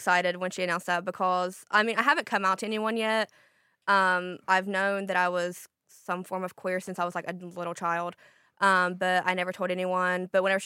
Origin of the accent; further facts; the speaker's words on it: Ashland, United States; growing up in Ashland and, like, living there, you're just, like, silenced all the time